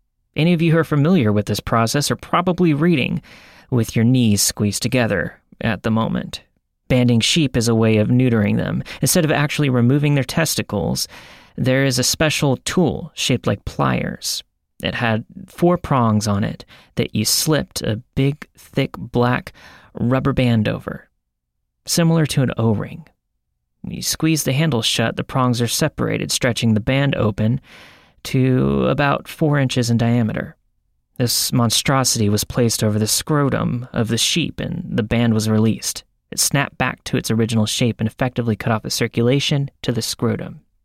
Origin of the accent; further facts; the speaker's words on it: Kennefic, Texas, United States; also born or lived in Oklahoma; I was raised in Kennefic, Texas, and that we moved there from Oklahoma in November of 1984.